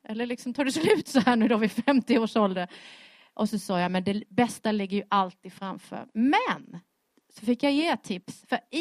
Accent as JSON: {"language": "Swedish", "region": "Blekinge", "country": "Sweden", "tie": "born or raised there", "also_born_or_lived": "Jönköping", "moved": "as an adult", "lives_now": "Västerås, Sweden", "said": "Som det hörs på min dialekt så är jag från början inte från Småland, men ifrån Blekinge, Sveriges trädgård. Där är jag född och uppvuxen, bodde i mina 21 första år. Och sen flyttade vi till Jönköping, min man och jag."}